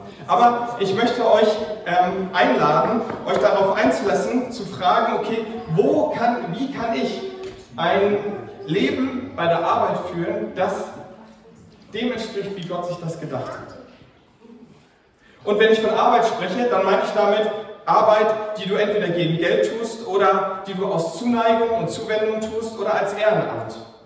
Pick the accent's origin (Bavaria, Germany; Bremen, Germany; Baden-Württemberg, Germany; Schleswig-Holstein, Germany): Schleswig-Holstein, Germany; Ich komme aus Norddeutschland, Schleswig-Holstein, und da hat man das Glück, dass man da nicht so viel redet.